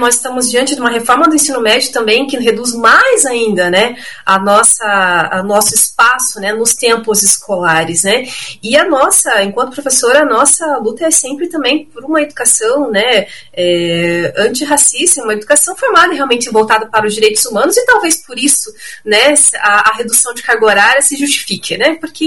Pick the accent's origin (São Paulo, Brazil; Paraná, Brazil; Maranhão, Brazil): Paraná, Brazil; Curitiba; Eu sou aqui de Curitiba também